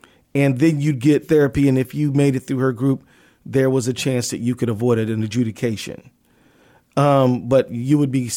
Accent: Detroit, Michigan, United States; I was born inside the city of Detroit, grew up there.

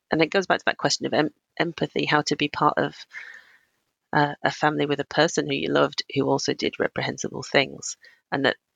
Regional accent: United Kingdom

